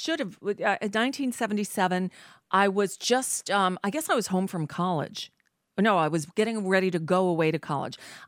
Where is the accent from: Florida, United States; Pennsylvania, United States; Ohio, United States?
Florida, United States; I grew up in South Florida, and in the 70s, there was a lot of marijuana here.